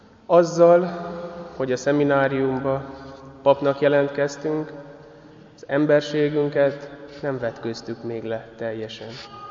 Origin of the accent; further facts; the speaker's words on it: Nagybajom, Somogy, Hungary; Ez a mi templomunk volt otthon Nagybajomban.